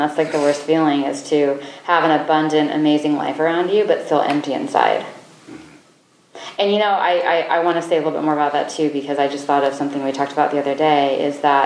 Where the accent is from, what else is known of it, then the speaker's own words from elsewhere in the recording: South Dakota, United States; also born or lived in Wyoming; I was literally like the only Asian person in the white world because I grew up in South Dakota and Wyoming.